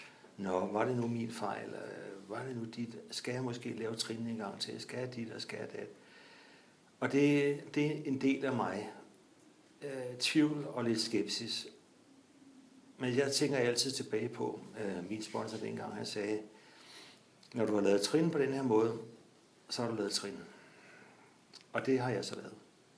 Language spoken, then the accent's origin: Danish; Lyngby, Capital Region of Denmark, Denmark; Jeg er født og opvokset i Lyngby, nord for København.